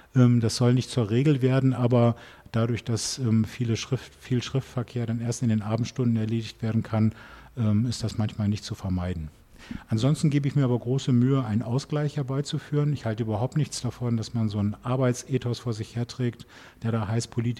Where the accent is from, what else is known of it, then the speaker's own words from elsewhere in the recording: Bremen, Germany; also born or lived in Hamburg; now in Berlin, Germany; bin ich in Bremen geboren und aufgewachsen. Es war dann sogar so gewesen, dass ich späterhin in Bremen gewohnt habe, in Hamburg studiert habe und in Berlin schon gearbeitet habe.